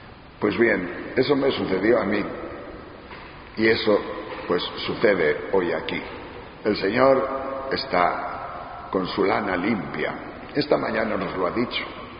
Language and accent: Spanish; Castile and León, Spain; mi pueblo es un pueblo de la provincia de León, allá por las montañas de Riaño, y cerca de Asturias y de Santander.